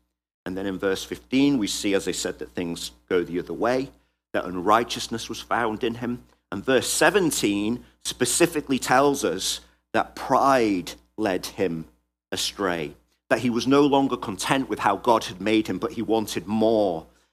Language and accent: English; England, United Kingdom; I'm from England. The most dangerous thing we have are field mice.